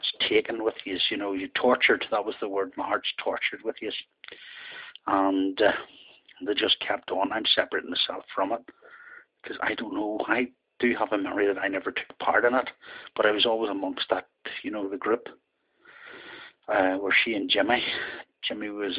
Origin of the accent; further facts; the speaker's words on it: United Kingdom; Whenever I was growing up in Fortuna Street there